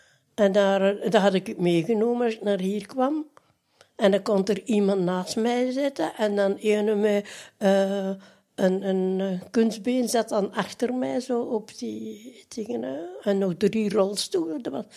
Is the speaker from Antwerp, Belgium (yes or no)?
yes; Grote-Vorst, Antwerp, Belgium; also born or lived in Ramsel; Nee, ik ben van de Kempen, van Grootvorst.